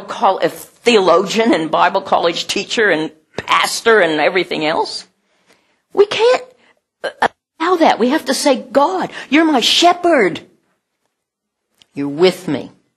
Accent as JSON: {"language": "English", "country": "United States", "moved": "as an adult", "said": "When I came from America, having had wonderful career in teaching and all that sort of stuff. In corporate America, kind of high up in things."}